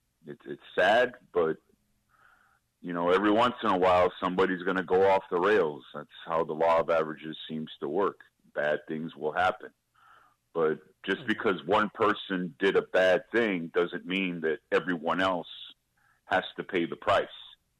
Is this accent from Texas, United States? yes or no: yes; Uvalde, Texas, United States; now in Mount Prospect, United States; Hey, I grew up down there in Uvalde, mm-hmm. and actually went to that school.